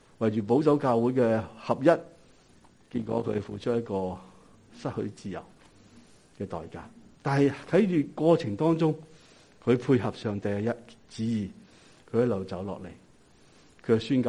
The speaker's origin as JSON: {"language": "Cantonese", "country": "Hong Kong"}